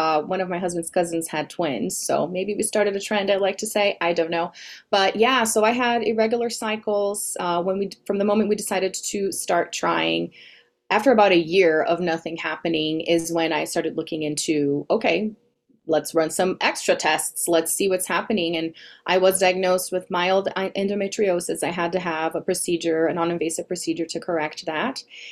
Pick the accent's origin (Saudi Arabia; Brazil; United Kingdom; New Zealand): Brazil; now in Denver, United States; but I'm from Brazil originally